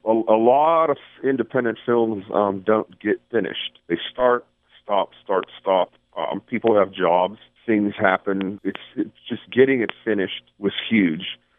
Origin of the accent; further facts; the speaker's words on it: Canonsburg, Pennsylvania, United States; Yes, it was filmed in my hometown. I wrote it in my hometown. That was kind of important for me to do, so I wanted to do that in Canonsburg.